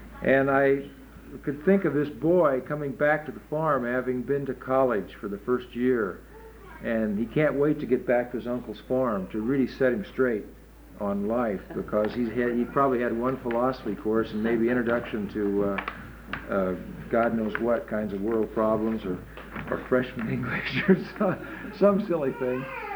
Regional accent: California, United States; I grew up in Southern California, really, and was a scuba diver for 15 years from Santa Barbara to Mexico

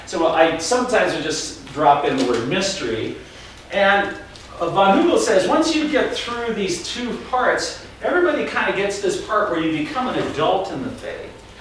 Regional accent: Washington, United States; I grew up in Washington State, not far from here, and I remember being in grade school in the 1960s.

